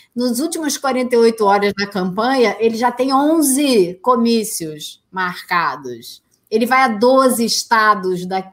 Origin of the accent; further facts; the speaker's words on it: Brazil; now in United States; Como eu disse, eu não cubro o Brasil, eu não moro aí, eu acompanho à distância, como brasileira interessada que sou e como jornalista